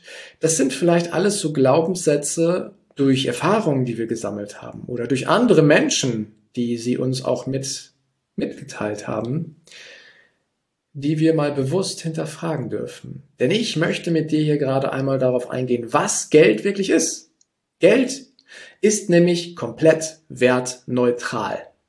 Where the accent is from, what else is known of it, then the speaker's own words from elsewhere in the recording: Gütersloh, North Rhine-Westphalia, Germany; Ich komme jetzt aus Gütersloh. Gütersloh liegt in Ostwestfalen.